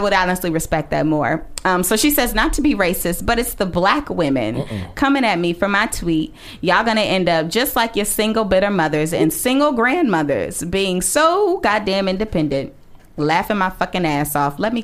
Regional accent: Midwest, United States

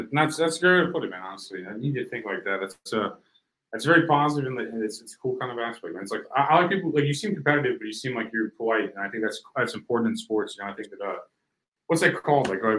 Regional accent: St. Louis, Missouri, United States; I'm from St. Louis.

